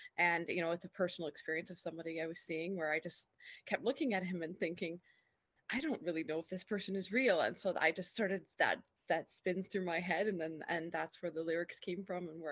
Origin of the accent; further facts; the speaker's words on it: Vancouver, British Columbia, Canada; I'm from Vancouver, BC. Previously, I was based out of Kelowna, BC, but Vancouver is now home for quite some time.